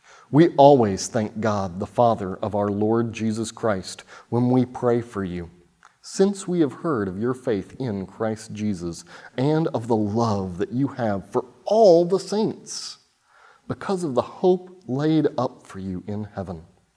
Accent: Oklahoma, United States; I come from Oklahoma. We come from Oklahoma originally, my wife and I both. I grew up on sort of a small working cattle ranch there

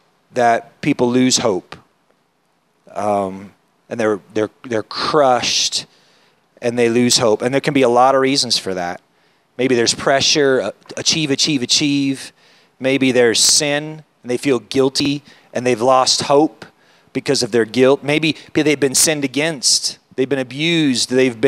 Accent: California, United States; So I grew up in Northern California. I was talking to Kevin about this last night, and it was real country. It was like there was less than 2,000 people in my town.

